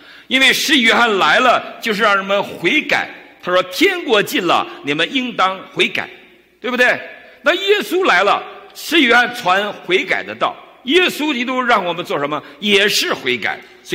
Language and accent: Chinese; China; 那过去的时候，我们这个弥赛这个词儿，我们中国人也用过，用过没有？